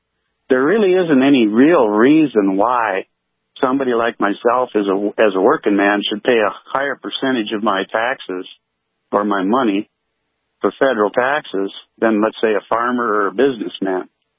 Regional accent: North Dakota, United States; moved away as an adult; I was born and raised in North Dakota, graduated from Fargo North and science school and moved down to South Dakota, just never made it back.

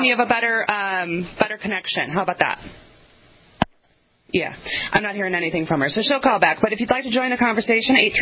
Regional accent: Elgin, Illinois, United States; I came from Elgin, Illinois

